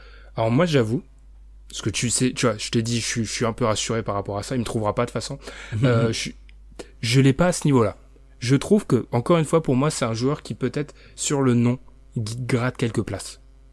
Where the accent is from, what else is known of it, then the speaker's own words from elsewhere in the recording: France; Je suis français.